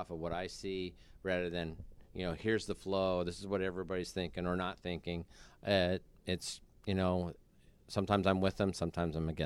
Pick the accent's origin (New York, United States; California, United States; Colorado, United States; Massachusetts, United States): Colorado, United States; Denver; because I'm from Denver